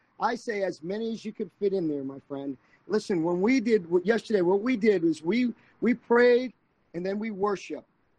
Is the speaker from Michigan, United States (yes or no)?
no; Palm Bay, Florida, United States; I'm from Florida. If anybody wants to come down and visit us.